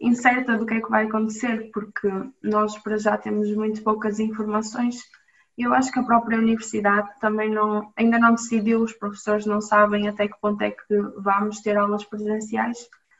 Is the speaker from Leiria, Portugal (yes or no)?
no; Braga, Portugal; eu sou de Braga, não é?